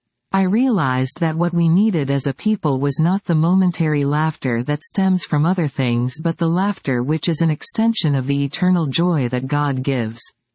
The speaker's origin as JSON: {"language": "English", "region": "Eastern Region", "country": "Uganda", "tie": "born there", "said": "I was born in Eastern Uganda, specifically in Luka District, to a teacher. I come from a Christian family and grew up in the Anglican faith. However, later on, I became a Pentecostal"}